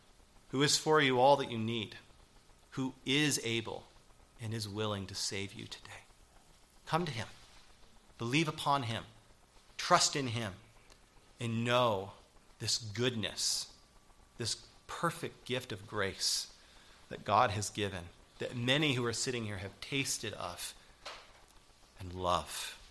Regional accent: Alaska, United States; born or raised there

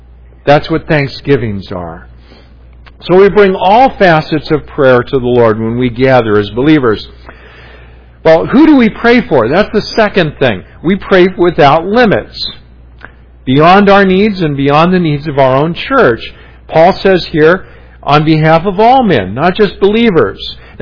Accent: Los Angeles, California, United States; Now, God is not the big dodger in the sky, like I remember growing up in Los Angeles, hearing Tommy Lasorda talk about.

